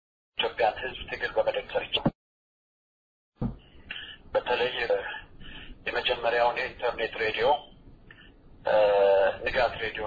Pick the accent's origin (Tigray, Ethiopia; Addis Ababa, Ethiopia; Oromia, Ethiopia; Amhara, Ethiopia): Addis Ababa, Ethiopia; also born or lived in Moscow; ተወልጄ ያደግኩት አዲስ አበባ ከተማ ነው።